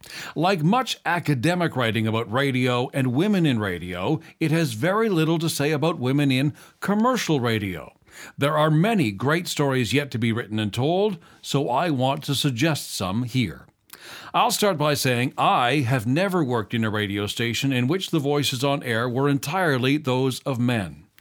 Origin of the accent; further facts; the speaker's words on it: Cambridge, Ontario, Canada; in my hometown, Cambridge, Ontario.